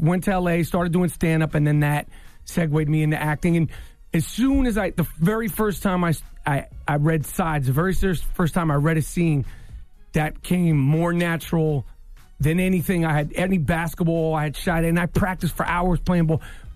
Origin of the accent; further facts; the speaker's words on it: Manhattan, New York, United States; And growing up in New York, playing ball in the streets, and where I wound up playing, because I'm from Manhattan, but, you know, I was the best in my neighborhood.